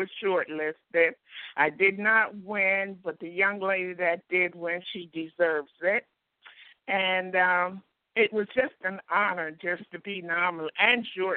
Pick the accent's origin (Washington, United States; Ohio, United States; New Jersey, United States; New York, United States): New York, United States; I'm a longtime New Yorker. My profession is a paralegal in the New York and Nassau County area.